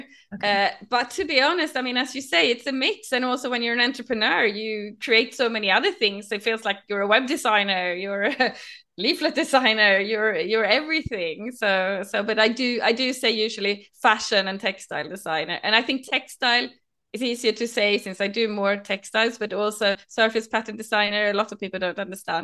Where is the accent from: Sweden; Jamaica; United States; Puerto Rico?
Sweden; now in London, United Kingdom; growing up in Sweden, it wasn't the biggest fashion industry. So instead, I studied graphic design and became a graphic designer. But when I moved to London